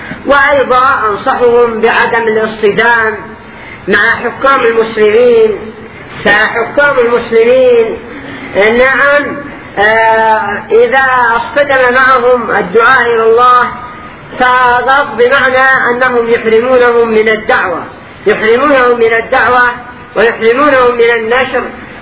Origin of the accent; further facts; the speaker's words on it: Yemen; عندنا باليمن